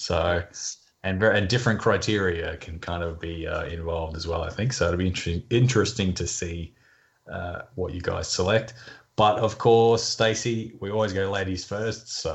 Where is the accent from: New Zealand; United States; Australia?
Australia; we are your Aussie Top 3. … once again I'm joined by my fellow Aussies